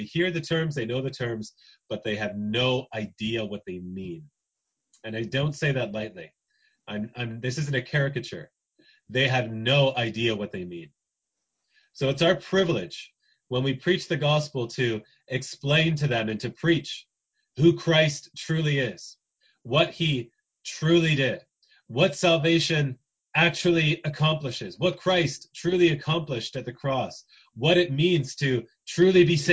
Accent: Vancouver, British Columbia, Canada; At least growing up in Vancouver

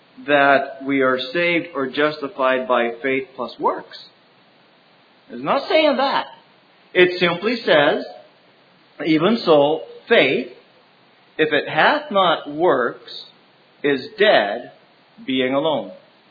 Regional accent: El Salvador; trying to learn Spanish language, even though I was raised in El Salvador, I struggle with it.

